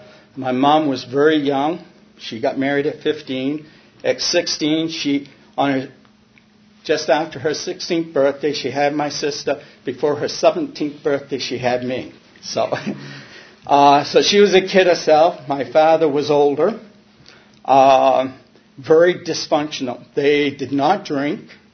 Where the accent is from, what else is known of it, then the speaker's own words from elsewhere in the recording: Hancock, Maine, United States; I am an alcoholic. I am originally from Hancock, Maine, which is right on the mainland of Bar Harbor. Bar Harbor was my stomping grounds along with Bangor.